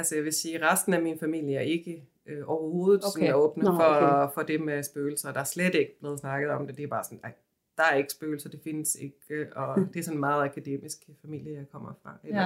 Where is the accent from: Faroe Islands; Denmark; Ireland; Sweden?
Sweden; jeg kommer fra Sverige